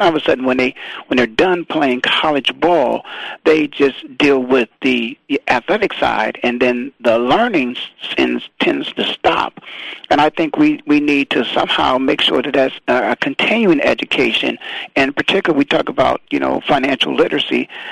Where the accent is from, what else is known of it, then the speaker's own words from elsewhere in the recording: Canton, Ohio, United States; I was born and raised in Canton, Ohio, Dave, and I've just seen so many things happen.